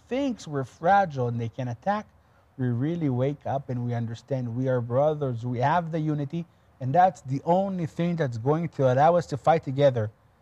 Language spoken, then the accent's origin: English; Israel; I was born and raised in Israel, of course.